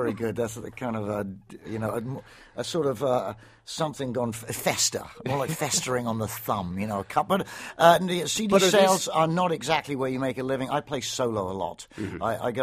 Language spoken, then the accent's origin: English; England, United Kingdom; born or raised there